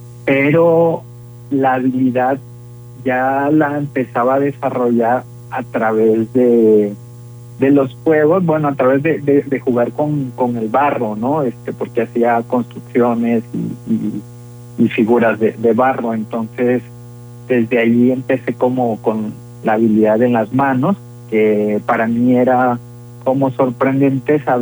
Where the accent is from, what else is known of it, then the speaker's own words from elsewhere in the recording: Santa María Shadani, Oaxaca, Mexico; born there; Sí, pues ya hace 37 años, en la comunidad de Santa María Shadani